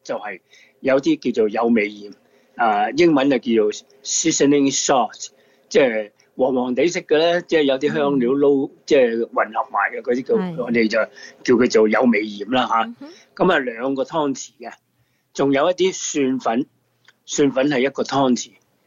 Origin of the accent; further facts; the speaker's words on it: Guangdong, China; 咁国语佢哋有时叫嗰啲名称咧，就系同我哋广东人叫嘅名称唔同噶吓。